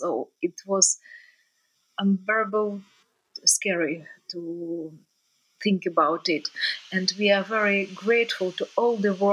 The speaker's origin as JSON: {"language": "English", "region": "Odesa Oblast", "country": "Ukraine", "tie": "born or raised there", "also_born_or_lived": "Russian Far East, Russia", "first_language": "Russian", "said": "I originally Russian, but I was growing up in, I was born in Russia, in Far East, but I was growing up in south of Ukraine, in Odessa region. And it was not easy for me to understand who I am, Ukrainian or Russian one."}